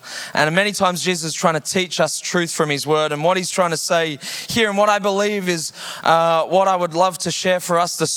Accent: Heathridge, Western Australia, Australia; also born or lived in Joondalup; I grew up in Heathridge, just the suburb down, 6027. That's my... I was born in Joondalup Hospital when it was called Wanneroo Hospital.

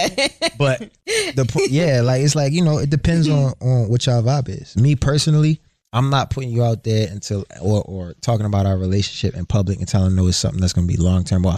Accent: Baltimore, Maryland, United States; I think me growing up in Baltimore and seeing so much at an early age kind of gave me just like this reality check

